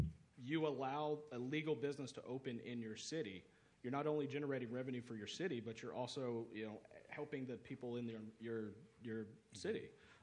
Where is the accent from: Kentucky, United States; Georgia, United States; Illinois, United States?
Georgia, United States; Atlanta; now in Foley, United States; I've been in this industry for almost 3 years now. I'm from Atlanta, where this is readily available.